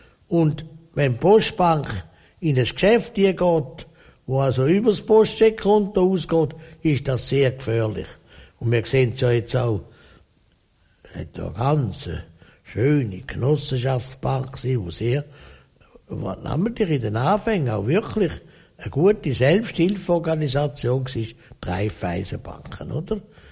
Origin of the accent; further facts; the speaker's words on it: Switzerland; das können wir Schweizer doch nicht. Für das sind wir Schweizer nicht gemacht.